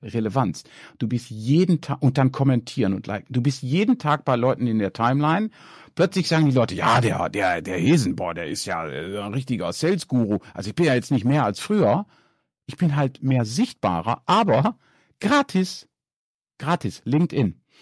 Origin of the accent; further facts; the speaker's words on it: Duisburg, North Rhine-Westphalia, Germany; accent: Ruhr dialect; now in Netherlands; Ich bin aus Duisburg. Also ich wohne zwar in Holland, aber meine Eltern sind aus Duisburg und deshalb rede ich, wenn ich Deutsch rede, rede ich wahrscheinlich auch so ein bisschen Pott.